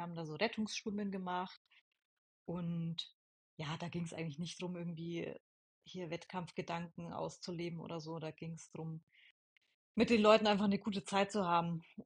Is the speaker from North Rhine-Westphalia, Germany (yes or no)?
no; Herzogenaurach, Bavaria, Germany; born there; ich komme aus Herzogenaurach gebürtig, also da kommen ja Adidas und Puma her.